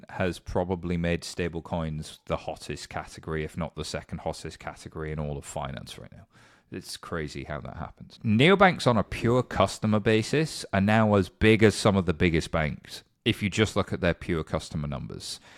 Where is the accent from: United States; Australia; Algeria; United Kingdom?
United Kingdom; So I think looking at this as a Brit, looking at it internationally, it's a different conversation.